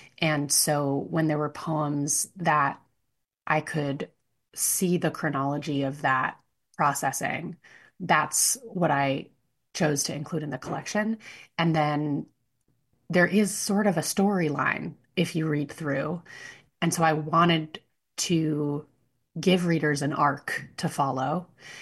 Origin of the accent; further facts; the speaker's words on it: New York City, New York, United States; When I was a teenager, I grew up in New York City and I accidentally stumbled into a dive bar that hosted live poetry, open mics, and poetry slams